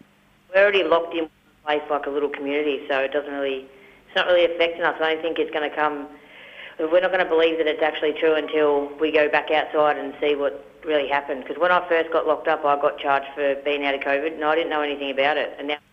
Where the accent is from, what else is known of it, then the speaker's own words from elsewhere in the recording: Victoria, Australia; I'm from Gippsland, but my background's from Yorta Yorta up near Echuca and Shepparton.